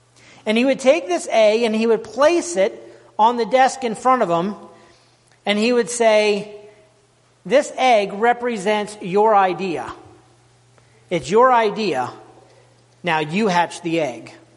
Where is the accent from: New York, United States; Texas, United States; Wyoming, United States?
Wyoming, United States; also born or lived in Arizona; I grew up in Wyoming, but ended up going to seminary in Arizona.